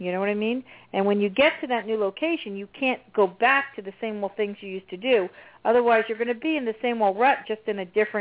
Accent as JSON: {"language": "English", "region": "New Jersey", "country": "United States", "said": "Because we're from Jersey, and you don't mess with Jersey girls."}